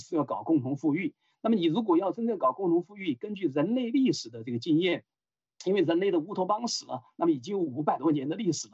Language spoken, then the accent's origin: Chinese; Sichuan, China; accent: Sichuanese; 就像我们四川话说的，每个人都要去找活路